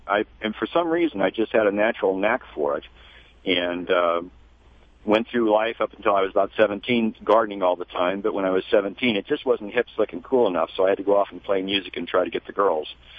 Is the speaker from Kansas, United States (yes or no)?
yes; Kansas, United States; born there; I was born in Kansas